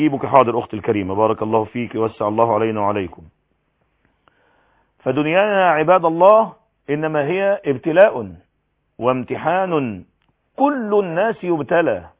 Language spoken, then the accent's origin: Arabic; Egypt